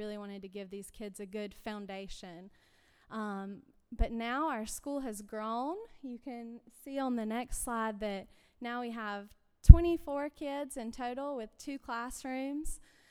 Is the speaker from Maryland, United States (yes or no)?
yes; Bethesda, Maryland, United States; I grew up here in Bethesda. This is my church home and my family